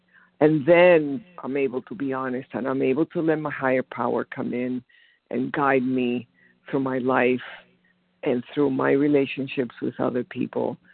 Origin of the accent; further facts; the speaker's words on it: Florida, United States; And I'm from Florida.